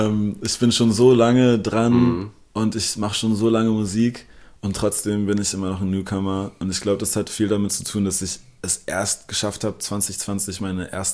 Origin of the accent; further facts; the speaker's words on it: Berlin, Germany; first language English; German is a second language; Also ich bin gebürtiger Berliner und lebe mein ganzes Leben hier. Also meine Muttersprache ist zwar Englisch, aber Deutsch folgte so dicht dahinter.